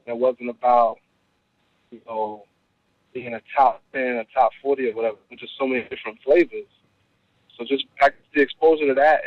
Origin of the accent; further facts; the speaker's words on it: New York, United States; also born or lived in Indiana; And, growing up in New York, but spending a lot of my summers in Indiana, I took on to it a little after the fact